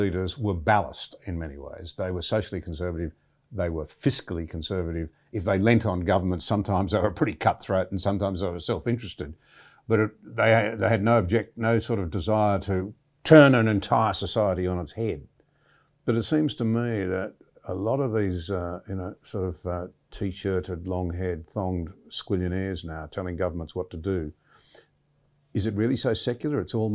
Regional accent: Australia; So I come to America looking to the free world as an Australian, hoping that they can stabilize their differences

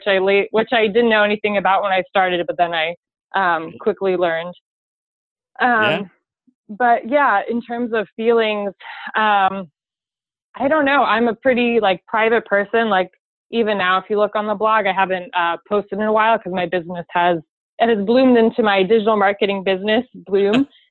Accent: Philadelphia, Pennsylvania, United States; I had just gone out to brunch with a few friends in Philly, which is my hometown.

